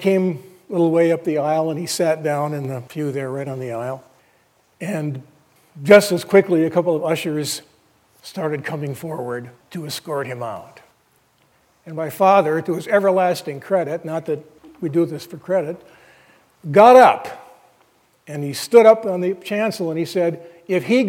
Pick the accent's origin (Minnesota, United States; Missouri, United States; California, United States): California, United States; because I don't want to just pick on my home state, of when my father was a pastor up in West LA back in the 60s.